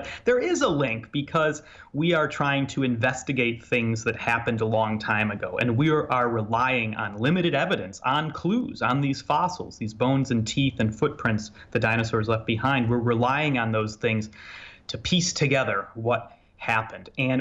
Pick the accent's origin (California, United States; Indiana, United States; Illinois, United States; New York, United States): Illinois, United States; I'm sure it's just a very quick drive across the border to my home state of Illinois.